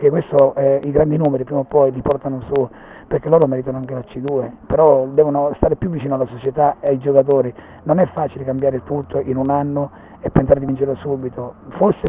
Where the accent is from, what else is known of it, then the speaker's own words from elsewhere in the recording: Naples, Campania, Italy; now in Milan, Italy; ma io vivo a Milano, sono un milanese adottato, un napoletano tipico.